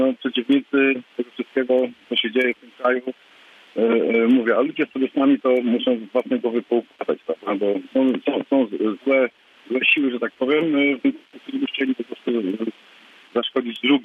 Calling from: Lubusz Voivodeship, Poland; Ja jestem słuchaczem niezły z Wolubuskiego.

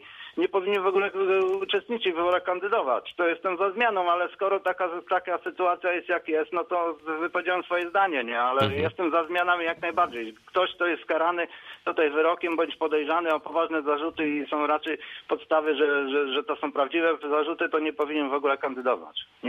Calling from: Świebodzin, Lubusz Voivodeship, Poland; tutaj u nas w Świebodzinie doszło do wymiany burmistrza

